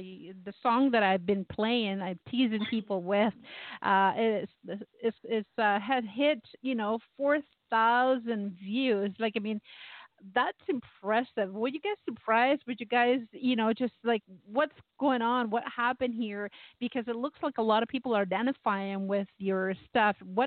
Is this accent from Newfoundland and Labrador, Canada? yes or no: no; Toronto, Ontario, Canada; I mean, I'm from Toronto.